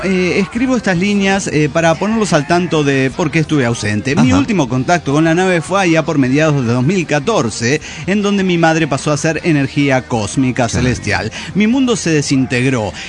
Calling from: Tulancingo, Hidalgo, Mexico; de Tulancingo.

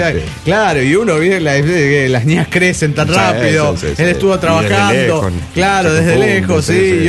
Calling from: Chichinales, Río Negro, Argentina; de Chichinales, Argentina.

